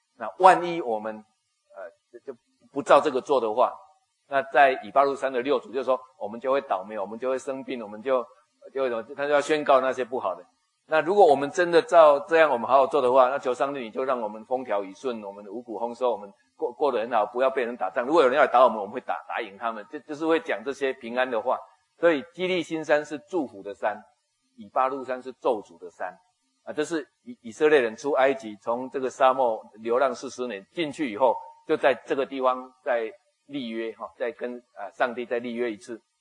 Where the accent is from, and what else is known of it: Taiwan